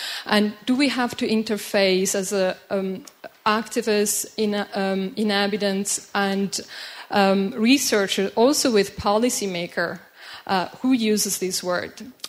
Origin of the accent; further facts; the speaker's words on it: Italy; English is a second language; I come from Italy